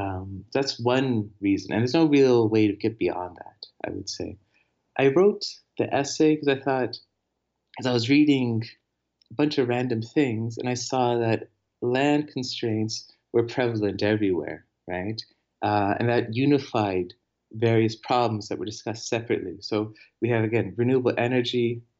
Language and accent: English; Canada; I'm Canadian. That's, you see that in Canada all the time.